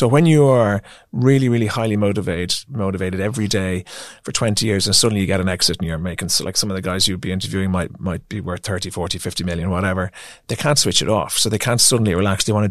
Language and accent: English; Ireland; even though we're Irish, we're great in a pub or a restaurant